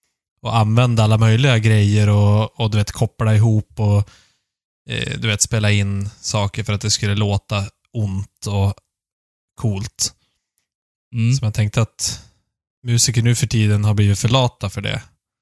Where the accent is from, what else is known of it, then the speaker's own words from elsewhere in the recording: Norsjö, Västerbotten County, Sweden; Han var ju i min hemby. I Norsjö så var det ju ett mord här.